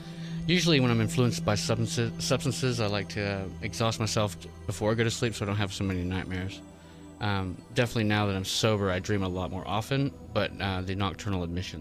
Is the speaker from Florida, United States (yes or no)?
yes; Florida, United States; born there; Well, I'm an American. I was born in Florida, and I'm very patriotic.